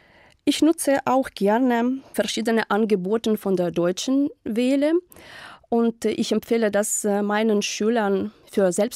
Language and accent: German; Ukraine; German is a second language; Ich komme aus der Ukraine und ich bin 1977 geboren.